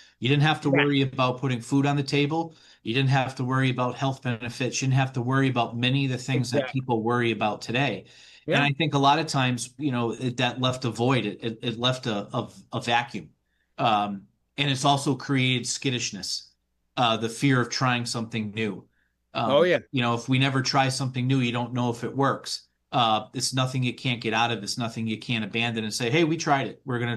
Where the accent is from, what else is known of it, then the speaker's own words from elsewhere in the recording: Massachusetts, United States; I think for many years, in these mill towns, you know, I grew up out in the Pioneer Valley.